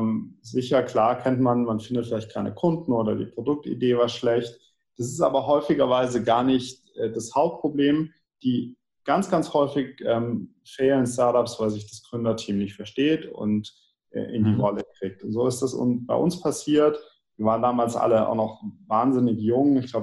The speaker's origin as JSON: {"language": "German", "town": "Munich", "region": "Bavaria", "country": "Germany", "tie": "born or raised there", "said": "Und ich bin Münchner, ich bin hier in München aufgewachsen"}